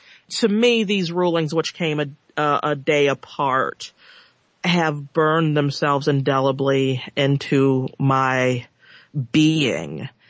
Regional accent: United States; not as anything more than I'm an American living in 2013

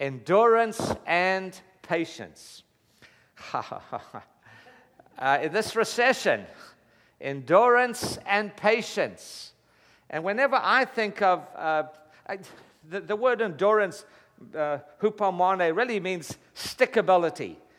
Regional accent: Durban, KwaZulu-Natal, South Africa; I was raised in Durban, South Africa. And we were raised very much in the British school system. We went to school, all boys school with school uniforms and that kind of thing.

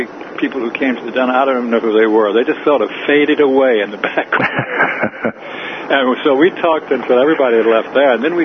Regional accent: Atlanta, Georgia, United States; I was brought up in Atlanta.

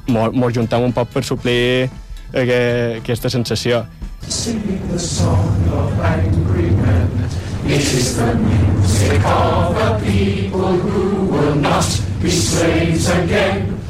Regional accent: Balearic Islands, Spain; now in Barcelona, Spain; nosaltres som mallorquins, no? Anem a cridar-ho ben fort. Som mallorquins, som de Mallorca

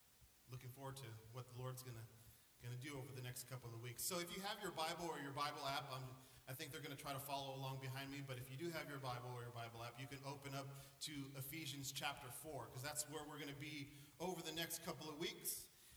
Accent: San Diego, California, United States; now in Connecticut, United States; And my wife and I, we always had this strange desire — we're both born and raised in San Diego — strange desire to, and I don't mean strange in a negative way, but a desire to live in Connecticut.

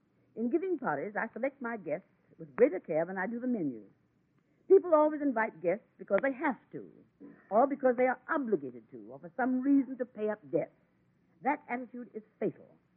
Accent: San Francisco, California, United States; also born or lived in London / Paris / Rome / Venice; San Francisco is my hometown, Rudy. But I've lived in London, Paris, Rome, Venice, Cairo, New York, practically everywhere.

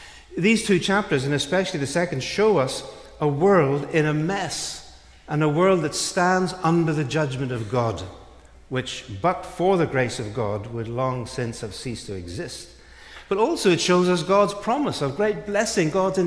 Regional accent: Belfast, Northern Ireland, United Kingdom; now in London, United Kingdom; I'm from Northern Ireland originally, from the city of Belfast. That's my home city. But I now live in London

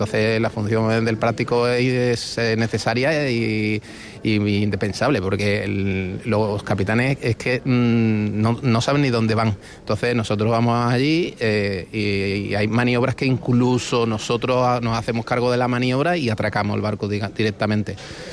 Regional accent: Cádiz, Andalusia, Spain; now in Palma, Spain; he acabado aquí en Palma. Soy de Cádiz y llevo aquí viviendo unos 5 años

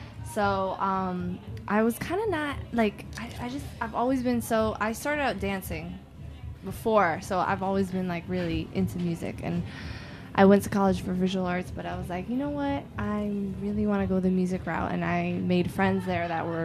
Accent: Queens, New York, United States; I mean, I'm from Queens, so

